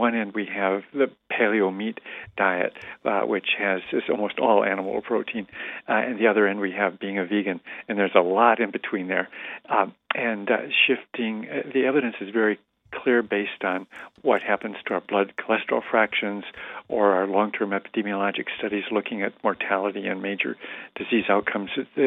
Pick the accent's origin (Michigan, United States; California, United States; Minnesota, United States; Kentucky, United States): Michigan, United States; I grew up in Michigan in a dairy family for generations, so I'm definitely sympathetic with dairy